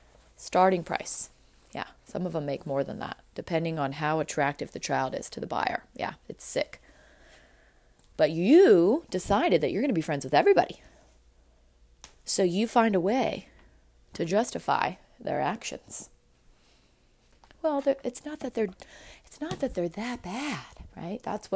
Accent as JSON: {"language": "English", "country": "United States", "tie": "born there", "said": "I'm blessed that I was born in America."}